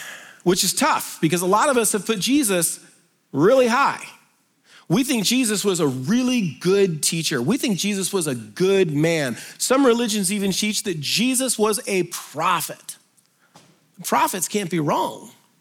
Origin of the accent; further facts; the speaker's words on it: United States; And I'm an American, so I have no idea how far that is.